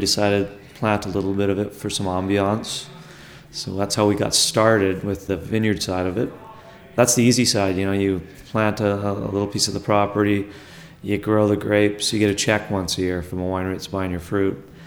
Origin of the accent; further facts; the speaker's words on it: Vancouver, British Columbia, Canada; also born or lived in San Francisco, United States; My father was born in San Francisco, as I was. At a young age, the family moved to Vancouver, Canada. So I grew up in Vancouver, Canada.